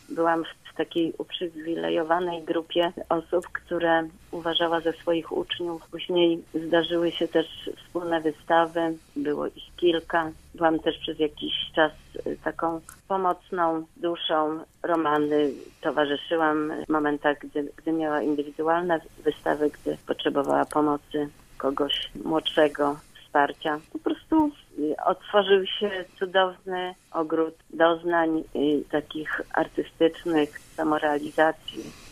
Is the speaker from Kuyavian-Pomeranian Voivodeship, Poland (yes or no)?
no; Gorzów Wielkopolski, Lubusz Voivodeship, Poland; Jest to proste, ponieważ wychowałam się w tym miejscu.